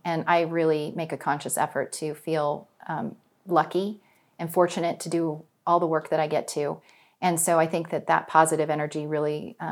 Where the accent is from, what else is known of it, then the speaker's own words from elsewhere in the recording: Jackson, Wyoming, United States; So I grew up in Jackson, and my family story is actually really interesting. Both of my parents are Navajo.